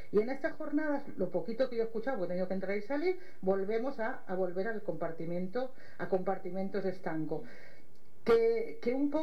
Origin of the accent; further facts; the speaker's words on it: Catalonia, Spain; now in Madrid, Spain; soy maestra, soy mujer, soy catalana viviendo en Madrid